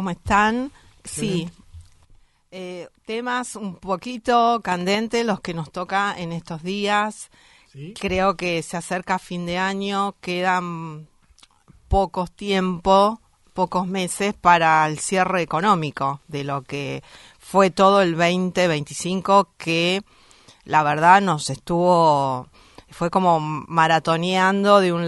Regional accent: Argentina; creo que yo como argentina me sentí un poco amenazada.

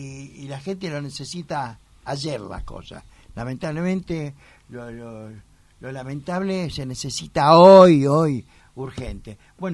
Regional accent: Buenos Aires, Argentina; Que eso, yo como porteño, tiene una historia.

